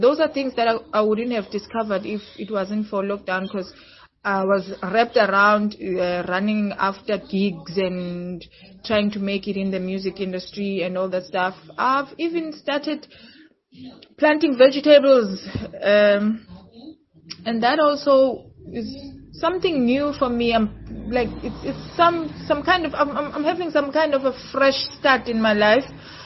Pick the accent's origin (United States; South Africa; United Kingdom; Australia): South Africa; Eastern Cape; also born or lived in Gauteng; I'm from the Eastern Cape. I've been living in Gauteng for the past 10 years, working as a freelance vocalist.